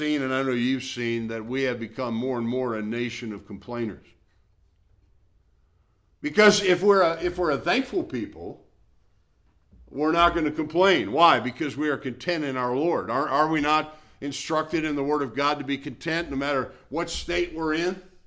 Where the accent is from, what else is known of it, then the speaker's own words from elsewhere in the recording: Milwaukee, Wisconsin, United States; When I was growing up in Milwaukee, my parents, of course, as you know, they went to church for maybe a year and then they stopped, but they sent us to church.